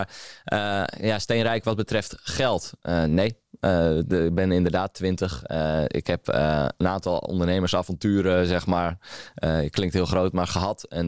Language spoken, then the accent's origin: Dutch; Friesland, Netherlands; Ik ben ondertussen 20 jaar geboren en getogen in Friesland. Misschien dat je dat een beetje kan horen.